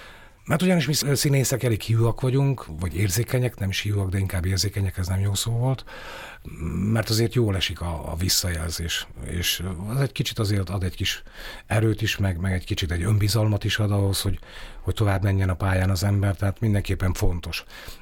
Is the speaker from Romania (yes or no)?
no; Slovakia; now in Komárno, Slovakia; a Garam folyó, mert ott folyik el a város alatt. Tehát a gyerekkoromat a Garamon töltöttem nagy részt, mindenféle betyársággal együtt, és azóta is meg is maradt ez a vízközelségem